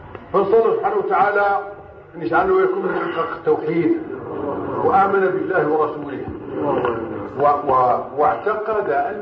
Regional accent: Morocco; وهذا مجرب عندنا في المغرب وفي كل مكان

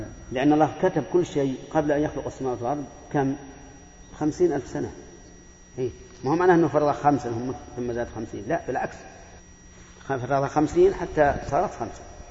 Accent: Saudi Arabia; فمثل هنا عندنا في المملكة العربية السعودية أنه يجب على المرأة أن تغطي وجهها

